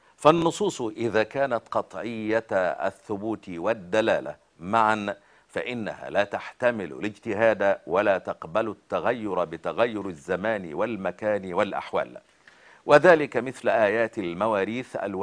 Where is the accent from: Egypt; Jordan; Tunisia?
Egypt; Upper Egypt